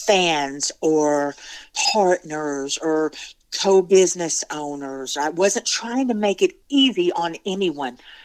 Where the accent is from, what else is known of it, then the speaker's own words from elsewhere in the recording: Huntsville, Alabama, United States; because I was born in Alabama. This is where I'm from.